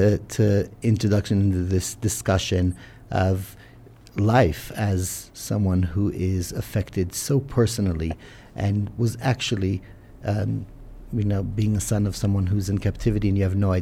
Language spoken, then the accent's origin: English; Johannesburg, Gauteng, South Africa; as we know, as a South African community, we are very strongly connected to the hostages and their families.